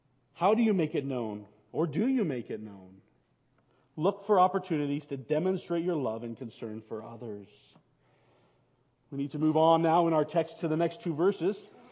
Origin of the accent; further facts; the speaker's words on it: Bolivia; when we were growing up in Bolivia.